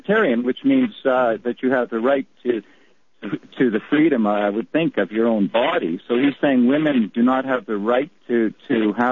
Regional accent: British Columbia, Canada; I'm a Canadian. I'm not just from Canada. I'm from British Columbia, just like you're from Oklahoma, right?

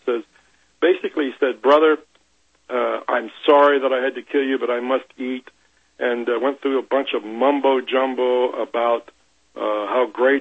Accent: the West, United States; You know, the Indian Wars, I'm from the West. I've lived in the West, and so this book was unnatural for me.

